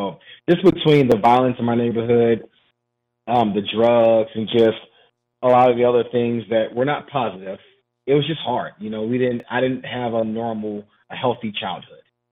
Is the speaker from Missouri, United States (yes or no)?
yes; St. Louis, Missouri, United States; now in Ballwin, United States; Yep, I'm from St. Louis, born and raised here. I grew up in the city of St. Louis. I was actually adopted out of a boys' home, and I moved to Chesterfield with my new family.